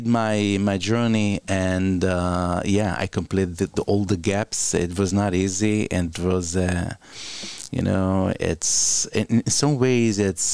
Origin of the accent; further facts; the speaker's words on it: Jerusalem, Jerusalem District, Israel; English is a second language; when I grew up in Meir Sharim, I didn't know nothing about Israel. Nothing. In those years, it was very isolated, autonomous-y.